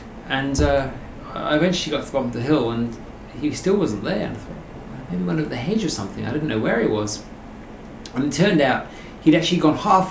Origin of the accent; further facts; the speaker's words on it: England, United Kingdom; No, we just shot rabbits occasionally. We were farmers in England.